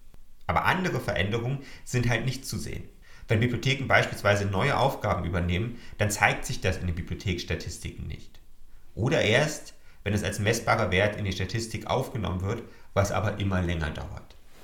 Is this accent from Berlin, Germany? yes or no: yes; Berlin, Germany; now in Switzerland; die hugenottischen Flüchtlinge, die die Entwicklung Berlins geprägt haben, wo ich herkomme, und die auch zu meinen Vorfahren gehören. Und gleichzeitig ein sanfter Hinweis auf die Mehrsprachigkeit in der Schweiz, in der ich jetzt lebe.